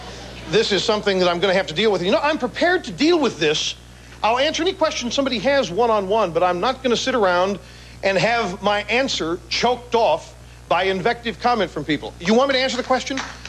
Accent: Missouri, United States; The heartland of America. Missouri is my hometown, and thank them very much.

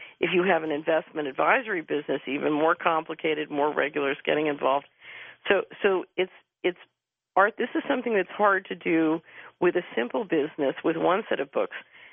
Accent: Philadelphia, Pennsylvania, United States; My neighbor, I grew up in West Philadelphia, about a block away from where … mother lived.

